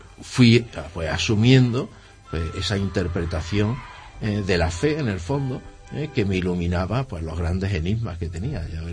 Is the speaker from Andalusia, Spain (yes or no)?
yes; Hornachuelos, Andalusia, Spain; born there; Yo nací en Hornachuelos.